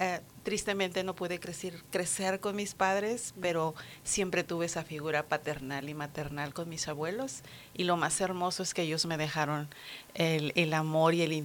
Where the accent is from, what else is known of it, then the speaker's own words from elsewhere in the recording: Matamoros, Tamaulipas, Mexico; Soy originaria de Matamoros, Tamaulipas, México.